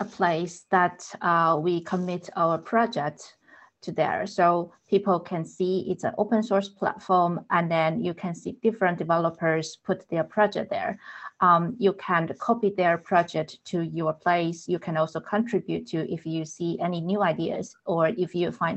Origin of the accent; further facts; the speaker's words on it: Taiwan; now in Berlin, Germany; I'm based in Berlin in Germany. Originally, I come from Taiwan.